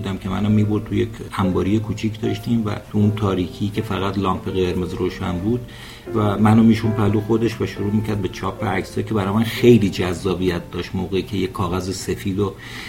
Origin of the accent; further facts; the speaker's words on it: Tehran, Tehran Province, Iran; born there; در محله باغ سبا